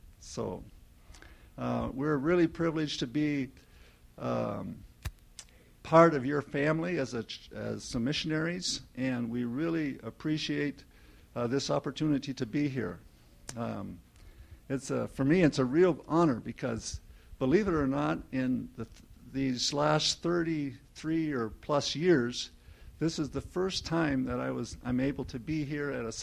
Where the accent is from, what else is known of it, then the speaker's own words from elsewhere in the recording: Glendive, Montana, United States; now in Brazil; And it's very special because I'm from Glendive.